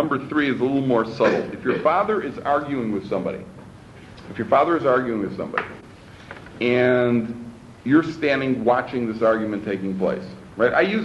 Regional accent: Chicago, Illinois, United States; I'm from Chicago, by the way, if you didn't pick that up.

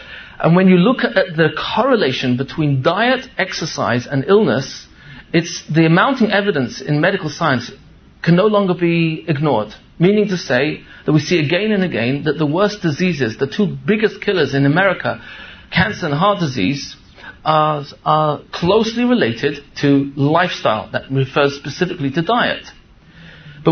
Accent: England, United Kingdom; now in United States; I remember coming from England that the family doctor was someone who you called with an ai

